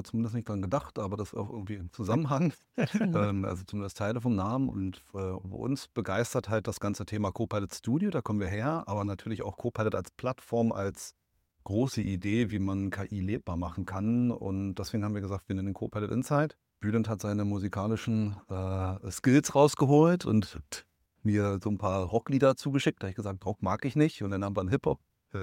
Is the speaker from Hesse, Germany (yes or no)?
no; Brandenburg, Germany; komme aus der Nähe von Berlin. Also ich sage mal Berliner Speckgürtel. Meistens verstehen die Leute, dass ich Berliner bin, aber ich bin Brandenburger.